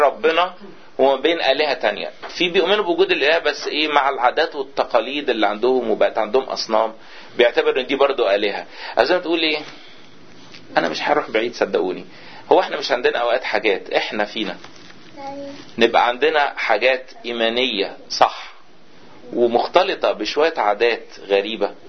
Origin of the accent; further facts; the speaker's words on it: Egypt; حتى في القرى عندنا في مصر